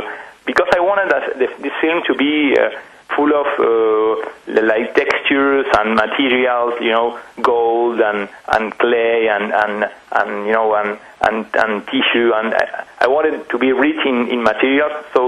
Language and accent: English; Argentina; English is a second language; now in France; Actually, I'm from Argentina. I'm living in France now, but I am from Argentina.